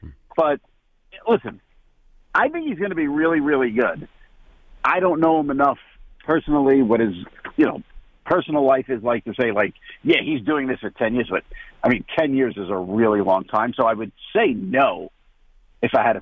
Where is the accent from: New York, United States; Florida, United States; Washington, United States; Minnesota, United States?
New York, United States; New York City; maybe it's because I'm a New Yorker.